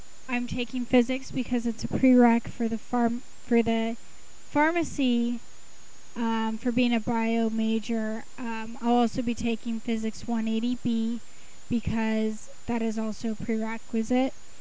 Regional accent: Mission Viejo, California, United States; I'm from Mission Viejo, which is in Orange County, about 80 miles from San Diego State.

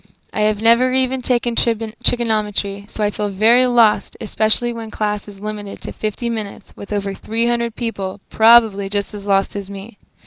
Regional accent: San Diego, California, United States; I have lived in San Diego, California, my whole life, and Rancho Penasquitos has been my hometown since I was 3 years old.

